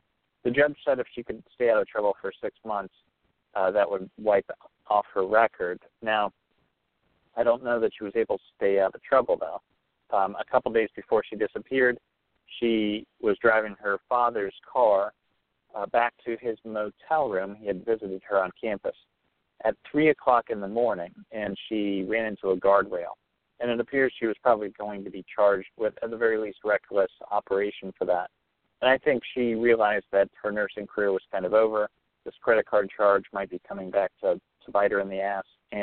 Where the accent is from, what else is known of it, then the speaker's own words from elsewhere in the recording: Ohio, United States; And it reminds me a lot of the hometown I grew up in here in Ohio.